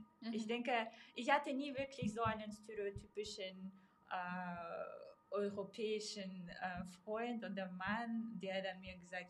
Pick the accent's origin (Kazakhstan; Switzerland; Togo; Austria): Kazakhstan; now in Germany; ich komme aus, aber aus Kasachstan, bei uns macht man das so und so.